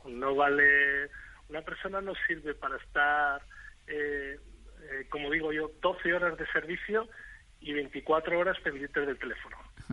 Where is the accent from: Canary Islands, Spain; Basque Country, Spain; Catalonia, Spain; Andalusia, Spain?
Basque Country, Spain; Bueno, yo soy de aquí, de todo, soy nacido en el País Vasco y entonces pues sí, me he criado de toda la vida aquí.